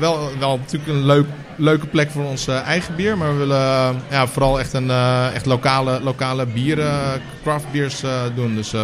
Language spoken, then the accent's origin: Dutch; Terschelling, Friesland, Netherlands; Terschelling, waar ik vandaan kom.